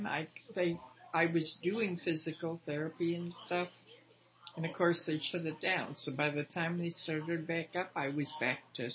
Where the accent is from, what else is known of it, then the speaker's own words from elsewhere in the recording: Saint Paul, Minnesota, United States; moved away as an adult; also born or lived in Texas / Mountain Home, Arkansas; I'm originally from St. Paul, Minnesota. When I was about 35, we all moved to Texas.